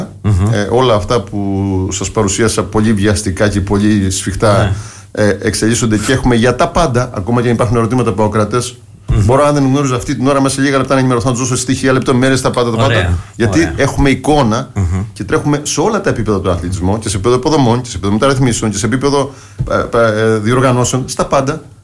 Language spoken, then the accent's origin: Greek; Heraklion, Crete, Greece; είμαι πολύ περήφανος για τον τόπο μου, για το Ηράκλειο